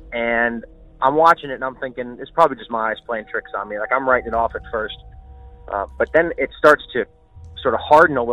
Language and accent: English; Reading, Pennsylvania, United States; I'm going to tell you that I am from Reading, Pennsylvania